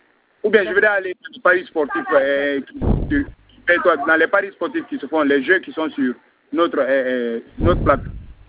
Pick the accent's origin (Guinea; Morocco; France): Guinea; Kindia; Nous sommes tous des Kindiaka, des gens de Kindia.